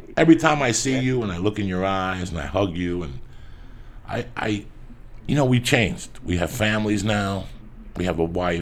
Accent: North Bergen, New Jersey, United States; I'm from North Bergen just like you.

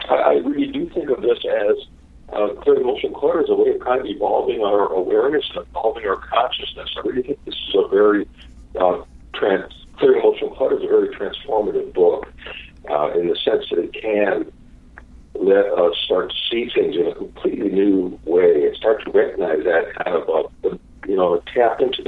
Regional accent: Chicago, Illinois, United States; I'm from Chicago, so use that as an example.

